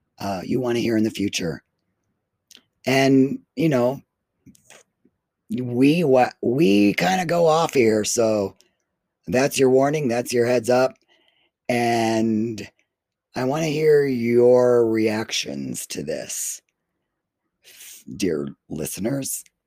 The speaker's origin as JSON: {"language": "English", "country": "United States", "tie": "born or raised there", "said": "actions of the far right are not playing out any sort of values that I was taught as a Christian white growing up in the United States."}